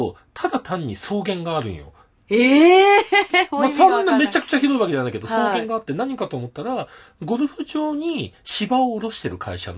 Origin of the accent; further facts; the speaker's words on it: Setagaya, Tokyo, Japan; うちが生まれ育った町で世田谷区の千歳から瀬山って近辺なんだけど